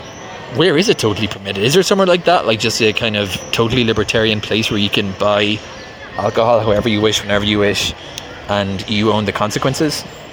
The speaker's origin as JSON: {"language": "English", "town": "Cork", "region": "Munster", "country": "Ireland", "tie": "born or raised there", "said": "Where I grew up in Ireland, Cork, jaywalking is just like how everybody crosses the street."}